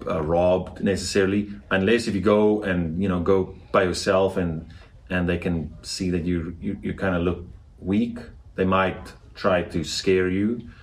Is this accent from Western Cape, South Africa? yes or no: yes; Bredasdorp, Western Cape, South Africa; So in the town where I'm from, so I'm from Bredasdorp, the Western Cape. And it's predominantly Afrikaans, but they do understand English.